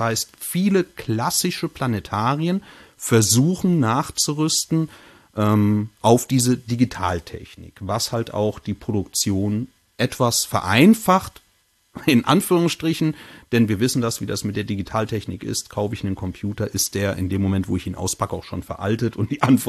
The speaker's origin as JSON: {"language": "German", "town": "Cologne", "region": "North Rhine-Westphalia", "country": "Germany", "tie": "born or raised there", "said": "ich bin groß geworden in Köln. Meine Mutter hat 12 Geschwister."}